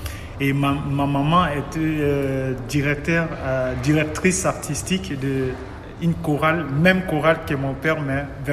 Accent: Kongo Central, DR Congo; parce que moi, je viens du Bas-Congo.

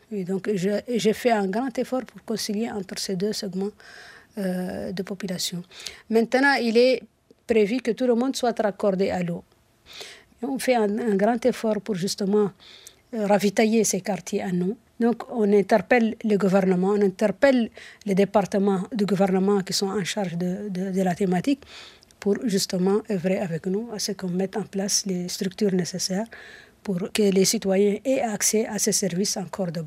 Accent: Nouakchott, Mauritania; moi je viens d'une commune de Nouakchott, que j'ai l'habitude d'appeler capitale de la capitale, parce qu'elle concentre les principales infrastructures socio-économiques du pays.

